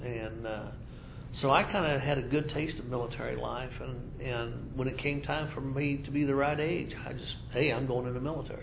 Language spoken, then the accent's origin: English; San Diego, California, United States; born there; Well, I was a military brat. So I was born in San Diego, California in 1939, and my father was transferred shortly after that to different places.